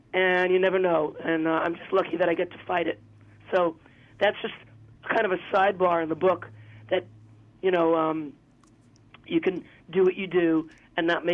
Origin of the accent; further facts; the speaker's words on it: United States; take it from the point of view of a kid who's growing up in America in the middle of the 20th century and sees all these things happening. You know, I'm still that kid